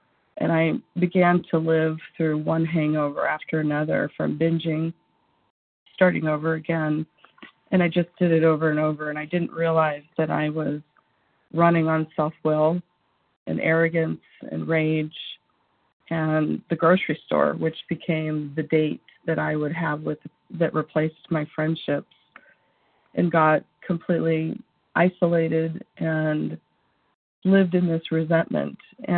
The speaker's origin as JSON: {"language": "English", "region": "Washington", "country": "United States", "said": "Good morning. … from Washington."}